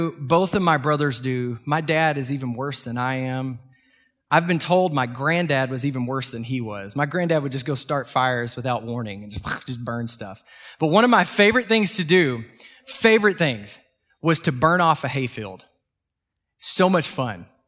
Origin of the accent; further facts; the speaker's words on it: Texas, United States; So I grew up in East Texas, Northeast Texas. And man, my dad's a hay farmer. And so I grew up in the hay field.